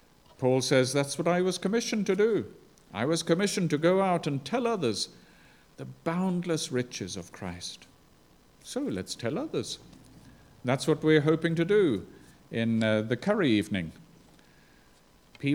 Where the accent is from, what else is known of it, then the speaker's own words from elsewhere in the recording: Zambia; I grew up in Zambia, and at the time when I was growing up, there was segregation between the races.